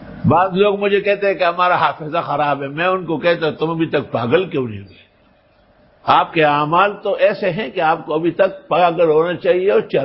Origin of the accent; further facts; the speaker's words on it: Jahangira, Khyber Pakhtunkhwa, Pakistan; ہمارا اپنا گاؤں جہانگیر دریا کے کنارے آباد.